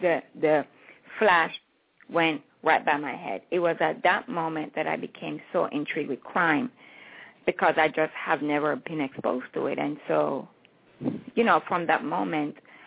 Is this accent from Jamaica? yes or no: yes; Falmouth, Trelawny, Jamaica; now in New York, United States; But that's because I was raised in Falmouth in the parish of Trelawney.